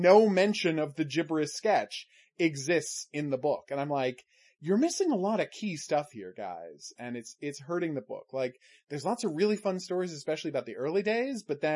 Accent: Canada; we're Canadian, so I just wanted to recommend it to people

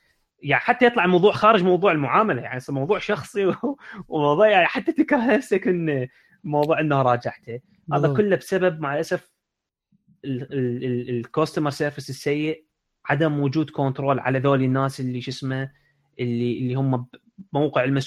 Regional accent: Iraq; يعني عندنا بالعراق إذا أحد يعني يوم من الأيام صار راد يصير فد نهضة بالبلد

